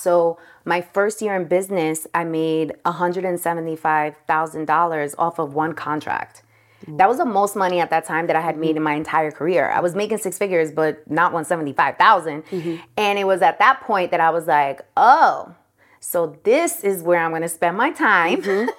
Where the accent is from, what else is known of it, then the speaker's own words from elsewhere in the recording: New York City, New York, United States; I think growing up in New York City has really helped me become an extrovert.